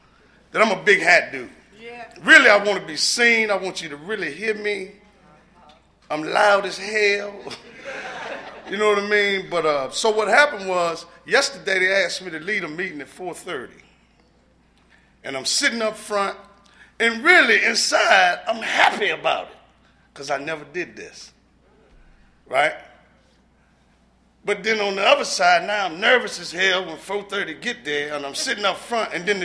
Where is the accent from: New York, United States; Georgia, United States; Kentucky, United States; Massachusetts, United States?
Georgia, United States; Savannah; born there; I was born in Savannah, Georgia. I am a Bama. Good looking Bama today. You understand? So I was born in Savannah, Georgia. I ended up in D.C. getting clean.